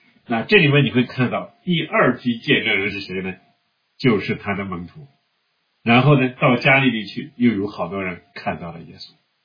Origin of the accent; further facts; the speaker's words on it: China; 像我们中国人也是，那你埋葬以后呢要去上坟了